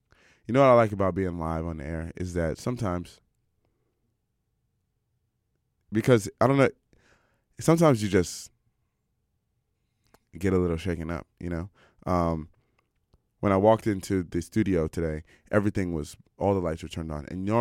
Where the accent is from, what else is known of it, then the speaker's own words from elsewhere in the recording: Silver Spring, Maryland, United States; also born or lived in Washington, D.C.; I'm from Maryland, near Washington, D.C., not Baltimore. Just to let you know, because when you say, like, I'm born in Washington, D.C., grew up in Silver Spring.